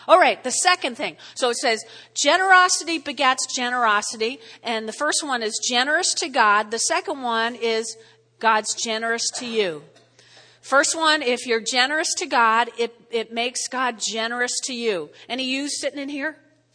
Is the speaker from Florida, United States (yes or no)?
no; New Jersey, United States; accent: Jersey; in case you don't understand my Jersey accent